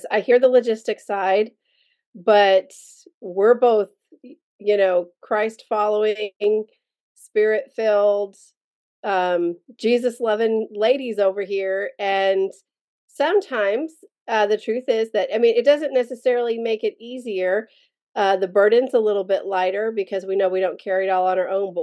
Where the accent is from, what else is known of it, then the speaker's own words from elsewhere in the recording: Maine, United States; also born or lived in Tennessee; Born and raised in Maine, moved to Tennessee, and then in Tennessee, moved around based on whatever the Lord was asking us to do. And then we moved back to Maine